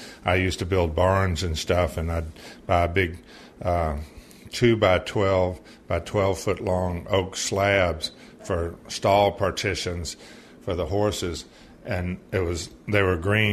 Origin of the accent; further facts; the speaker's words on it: United States; No, I'm American.